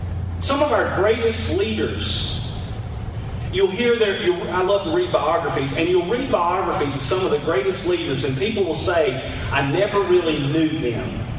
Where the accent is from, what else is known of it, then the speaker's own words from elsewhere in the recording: North Carolina, United States; I'm from North Carolina. I'm Southern. Every time I go somewhere up north and I say North Carolina, they say, North Carolina? I say, well, I'm from there.